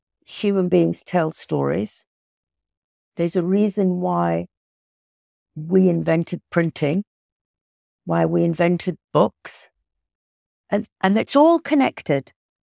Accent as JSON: {"language": "English", "region": "Rift Valley", "country": "Kenya", "tie": "born or raised there", "said": "I actually grew up about 75 miles from Nairobi on a farm in rural Kenya in the Rift Valley."}